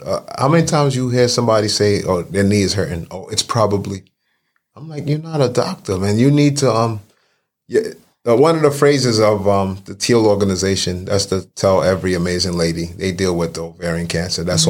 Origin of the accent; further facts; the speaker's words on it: Brooklyn, New York, United States; born and raised in Brooklyn, New York, East Flatbush / Canarsie section. Parents from Barbados and Trinidad, but I was raised in Brooklyn.